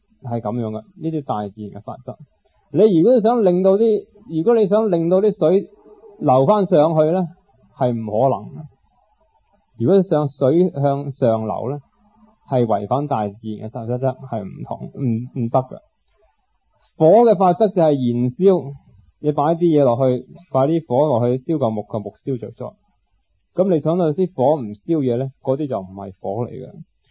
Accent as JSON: {"language": "Cantonese", "country": "Hong Kong", "said": "我哋香港人有本嘢叫《基本法》"}